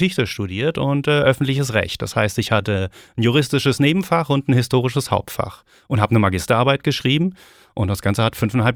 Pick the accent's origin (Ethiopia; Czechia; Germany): Germany; Seligenstadt, Hesse; Ich komme aus Seligenstadt.